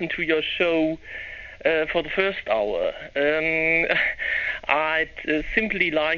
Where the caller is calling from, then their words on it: Germany; English is a second language; from Germany.